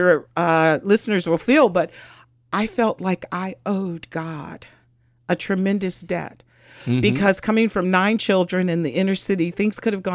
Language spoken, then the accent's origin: English; Ohio, United States; I born and raised in District 11.